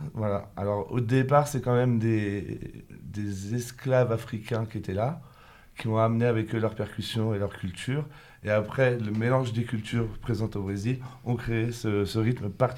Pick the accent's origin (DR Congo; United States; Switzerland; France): France; Normandy; moi, je ne suis pas brésilien, hein, je suis normand, d'accord.